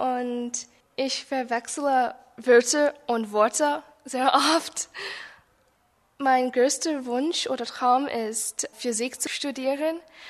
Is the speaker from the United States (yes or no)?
yes; United States; first language English; German is a second language; Ich komme aus den USA und ich bin 1997 geboren.